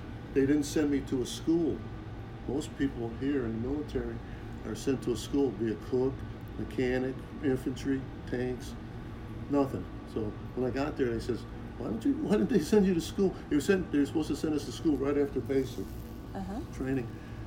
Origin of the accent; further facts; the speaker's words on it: Chicago, Illinois, United States; now in Arkansas, United States; Well, I was born in Chicago, raised in Chicago, spent most of my life there except a few years away, and I've been in Arkansas for about 7 years.